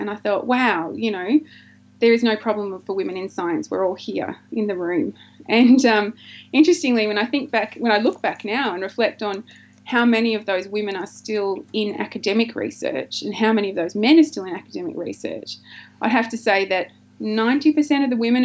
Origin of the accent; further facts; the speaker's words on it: Wollongong, New South Wales, Australia; now in Melbourne, Australia; And I actually moved to Melbourne for that. So I grew up in Wollongong, but I feel like I became a grown-up when I moved to Melbourne, which is now my adopted and much-loved home city.